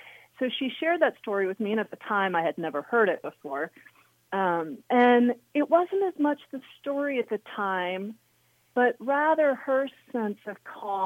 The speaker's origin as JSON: {"language": "English", "town": "Houston", "region": "Texas", "country": "United States", "tie": "born or raised there", "said": "I remember I grew up in Houston, Texas, and we had just pulled up to a gas station."}